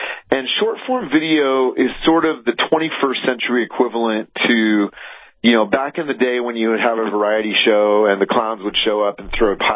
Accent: Iowa, United States; And okay, you know, I grew up in Iowa. Our house was almost destroyed by a tornado when I was 4

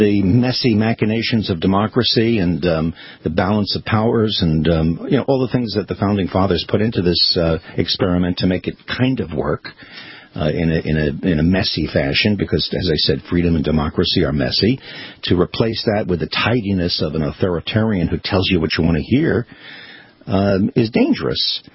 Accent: New York, United States; I was a kid growing up in New York during Rocky's

